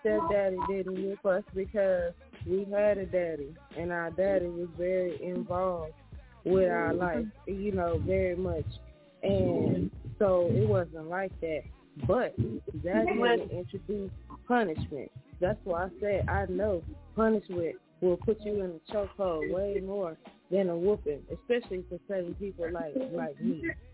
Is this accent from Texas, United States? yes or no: yes; Houston, Texas, United States; Because speaking of lean, y'all know I'm from Houston. I'm from South Park, too. So, you know, whatever that means to y'all. But I definitely, I heard a lot of that growing up.